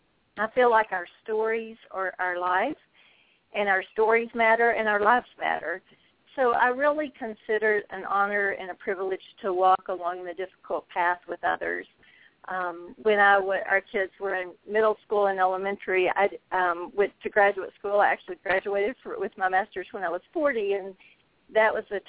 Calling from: Des Moines, Iowa, United States; I'm calling from Des Moines, Iowa.

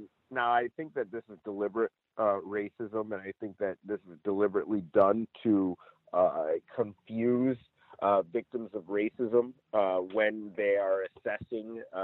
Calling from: Los Angeles, California, United States; I'm calling in from Los Angeles

